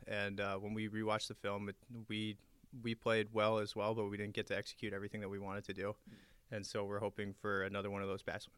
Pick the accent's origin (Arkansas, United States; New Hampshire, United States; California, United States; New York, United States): New Hampshire, United States; now in Burlington, United States; So I'm from New Hampshire originally, and so I always wanted to be back in New England.